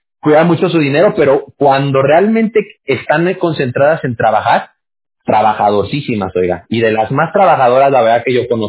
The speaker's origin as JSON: {"language": "Spanish", "country": "Mexico", "said": "Yo soy de México, mexicano yo soy."}